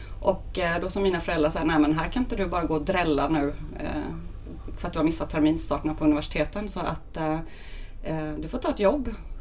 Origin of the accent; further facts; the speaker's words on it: Småland, Sweden; och är tvättäkta smålänning från början. Uppvuxen i en liten fantastisk by som heter Väckelsång.